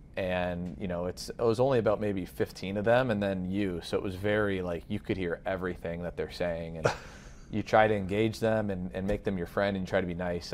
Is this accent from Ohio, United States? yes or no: no; Texas, United States; And growing up in Texas, you know, the staple is, hey, University of Texas baseball